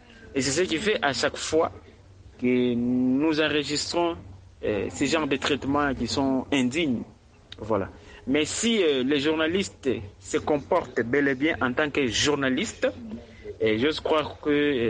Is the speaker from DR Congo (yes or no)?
yes; DR Congo; C'est comme un exemple qu'on peut donner ici chez nous en RDC.